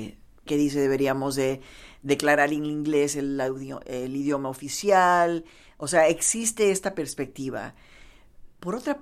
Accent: Mexico; Sabemos de que en México, de donde yo soy, o sea, el periodista es atacado

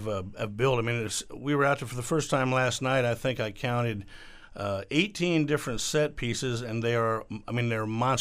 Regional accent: Elkhart, United States; I grew up in Elkhart.

